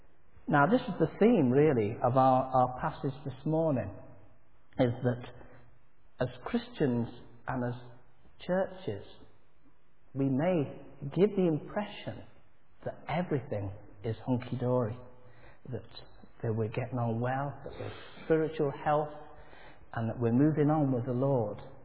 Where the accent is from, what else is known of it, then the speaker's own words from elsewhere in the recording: Nottingham, East Midlands, United Kingdom; I mean, I know I come from Nottingham